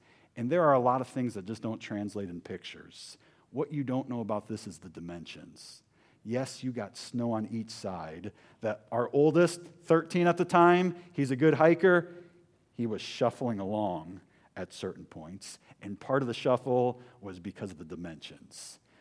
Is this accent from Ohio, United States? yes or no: yes; Ohio, United States; We're from Ohio. You call this snow? This ain't nothing.